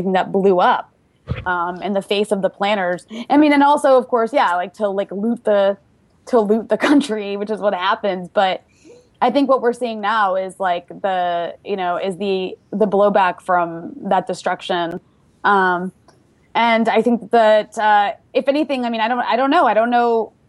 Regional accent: United States; my parents are Lebanese. I was born here, but yeah, so I'm like, you know, I'm Lebanese American, and I'm not Muslim, but I am Arab.

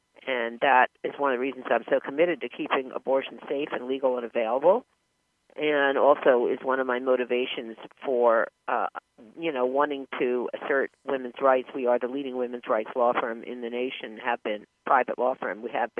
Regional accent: Philadelphia, Pennsylvania, United States; I mean, I grew up in Philadelphia, by the way, in the same way that Bill Cosby did. I went to a graduate of Philadelphia High School for Girls, which is all girls, all academic public high school.

